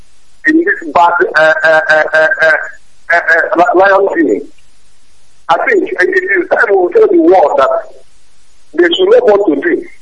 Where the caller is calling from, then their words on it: Enugu, Enugu State, Nigeria; I'm calling from any good, but we are not joining the protest because we have left them.